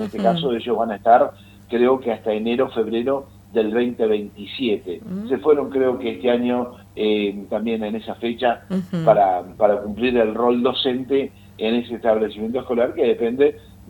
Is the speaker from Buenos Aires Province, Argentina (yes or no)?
no; Choele Choel, Río Negro, Argentina; y yo también vengo de la Patagonia, pero de la Patagonia Norte, en la zona de Chuelechuel, provincia de Río Negro, ¿viste?